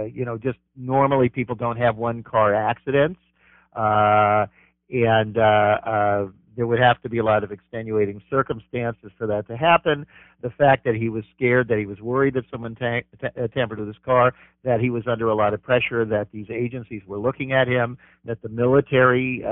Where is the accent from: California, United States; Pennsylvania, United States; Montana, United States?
California, United States; Los Angeles; I'm originally from Los Angeles. I know that strip.